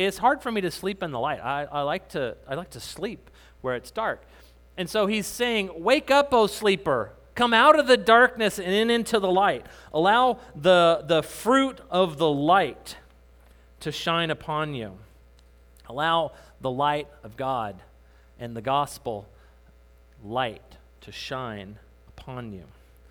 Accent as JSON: {"language": "English", "region": "New Mexico", "country": "United States", "tie": "born or raised there", "also_born_or_lived": "Texas", "said": "we used to live in Texas, I grew up in New Mexico."}